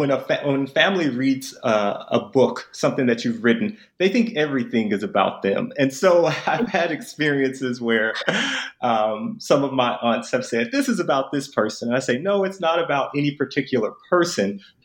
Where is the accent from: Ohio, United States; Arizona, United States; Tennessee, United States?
Tennessee, United States; Memphis; So I'm actually from Memphis, and I spent a lot of time in Mississippi